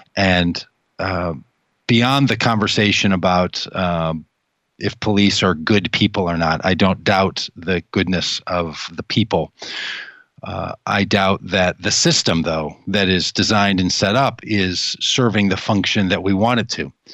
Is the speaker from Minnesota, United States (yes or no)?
yes; Golden Valley, Minnesota, United States; I grew up like a lot of young boys. I grew up in Golden Valley thinking maybe I want to be a police officer someday.